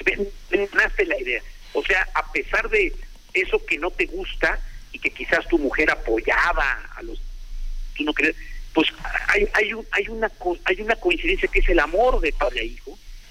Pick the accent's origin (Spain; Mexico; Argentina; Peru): Mexico; porque todos somos mexicanos.